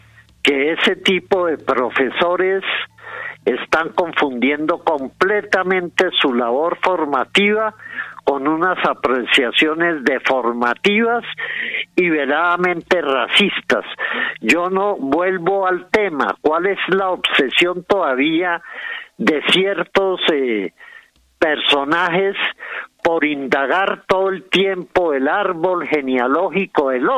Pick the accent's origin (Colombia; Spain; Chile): Colombia; teóricamente podemos decir que como colombianos no somos nada racistas